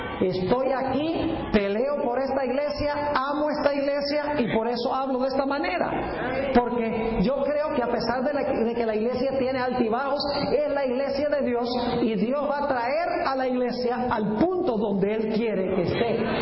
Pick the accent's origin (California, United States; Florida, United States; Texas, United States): California, United States; Fresno; en la ciudad de donde yo vengo, en Fresno, California